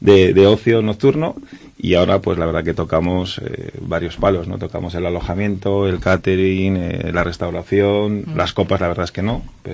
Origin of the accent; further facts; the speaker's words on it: León, Castile and León, Spain; Vengo de León. Y en León estoy y en León quiero seguir, ¿no?